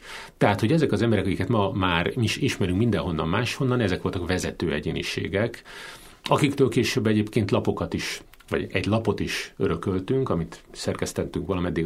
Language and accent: Hungarian; Fejér, Hungary; egy távoli városba kerültem el otthonról, én Székesfehérvár mellett nőttem föl